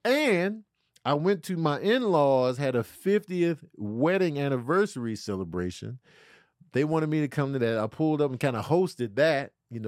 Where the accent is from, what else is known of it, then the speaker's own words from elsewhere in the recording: Chicago, Illinois, United States; So, you know, growing up in Chicago's big segregation. So this introduced me to a whole nother culture I had no idea about. Like growing up in Chicago, it was mainly black and white. We lived on the black side of town.